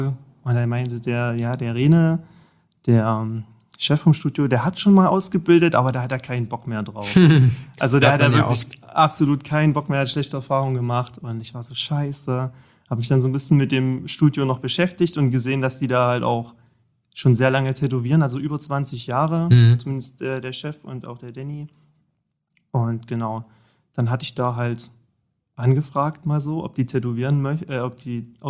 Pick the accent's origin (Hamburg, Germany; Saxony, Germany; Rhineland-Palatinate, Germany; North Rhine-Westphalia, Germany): Saxony, Germany; now in Dresden, Germany; Ich komme aus Dresden, also wohne aktuell in Dresden. Ursprünglich komme ich tatsächlich aus dem Vogtland, aus Sachsen. Ja, der Ort mit dem schlimmsten Dialekt wahrscheinlich in ganz Deutschland.